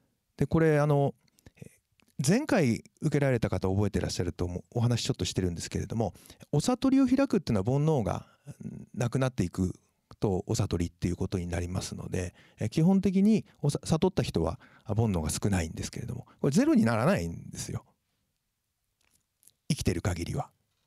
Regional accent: Yamagata, Japan; 私が生まれ育った山形のお寺

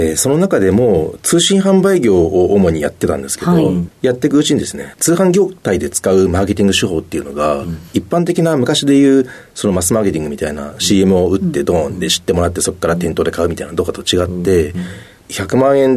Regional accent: Higashimatsuyama, Saitama, Japan; 埼玉県 の、 東松山という静かな町です。

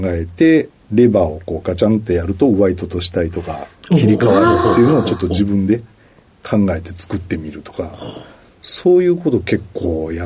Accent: Nishinomiya, Hyogo, Japan; also born or lived in Kobe; 兵庫県の神戸市の生まれで、まあ、育ったのは西宮市になりますかね。

